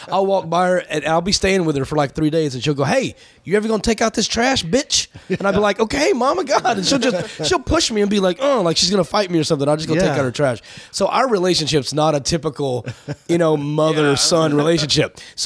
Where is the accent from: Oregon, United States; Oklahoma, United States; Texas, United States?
Texas, United States; Everman; I grew up in Everman.